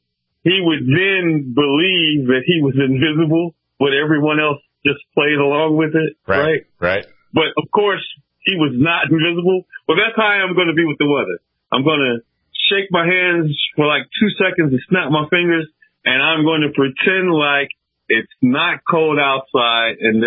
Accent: Detroit, Michigan, United States; And you're probably not surprised since I'm from Detroit.

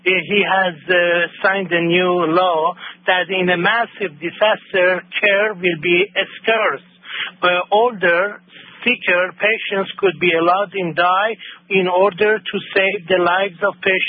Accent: Iran; English is a second language; I am international journalist from Iran, and I work with Alex Ansari, your friend, in Portland, Oregon.

